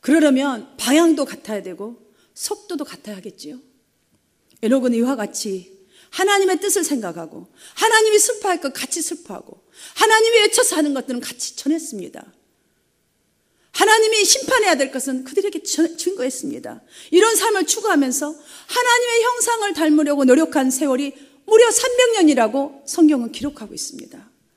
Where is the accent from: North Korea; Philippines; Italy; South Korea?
South Korea; 우리는 빨리빨리, 한국 사람 빨리빨리 좋아하는데